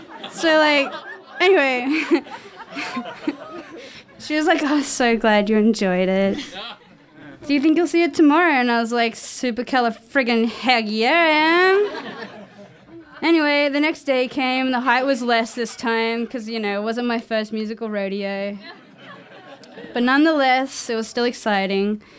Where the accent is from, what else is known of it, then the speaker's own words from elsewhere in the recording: Queensland, Australia; but I'm from Queensland, whatever.